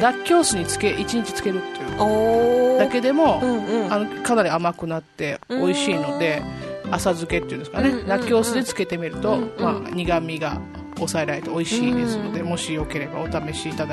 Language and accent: Japanese; Hokkaido, Japan; born there; まあ、一応北海道生まれですので